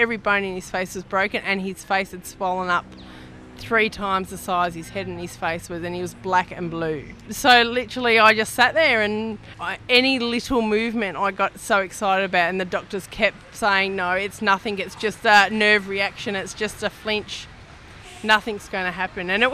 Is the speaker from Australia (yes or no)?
yes; Geelong, Victoria, Australia; No, I'm originally from Geelong